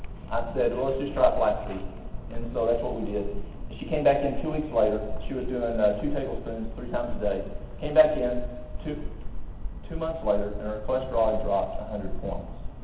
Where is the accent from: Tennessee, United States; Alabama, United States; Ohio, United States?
Tennessee, United States; It was environmentally predisposed because I'm from East Tennessee and I eat East Tennessee diet. Just the same as my daddy, my granddaddy, and all the rest of them.